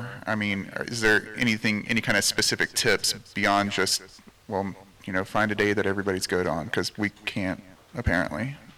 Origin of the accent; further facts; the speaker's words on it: Alabama, United States; And I'm from Northeast Alabama